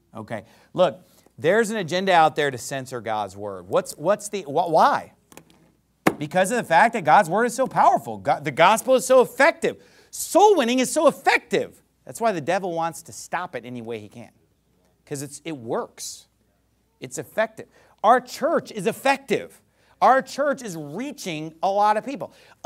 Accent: United States; Well, I'm an American.

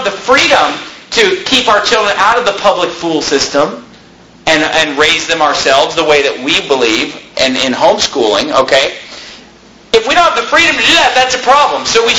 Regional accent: United States; I've done my part as an American to try to, you know, help our country

